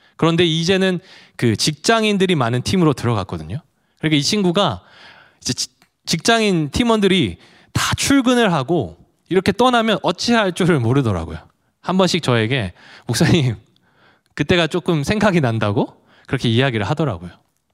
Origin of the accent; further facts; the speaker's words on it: Busan, South Korea; also born or lived in Ulsan; 여러분 제가 부산 사람인 걸 아시겠습니까? 말을 너무 사투리를.